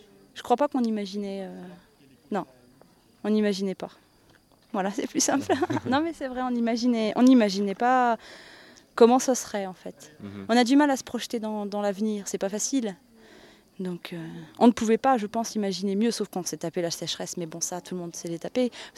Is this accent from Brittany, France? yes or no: yes; Brittany, France; Je viens de Bretagne. Enfin, je suis bretonne parisienne. On est dans la Loire depuis 4 ans et demi maintenant.